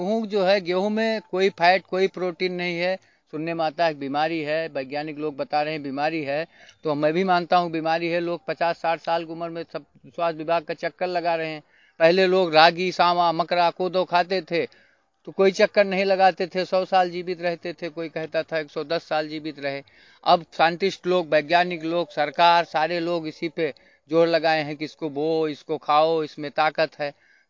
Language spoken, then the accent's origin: Hindi; Baharpur, Uttar Pradesh, India; मैं ग्राम सभा बाहरपुर अयोध्या का निवासी हूँ।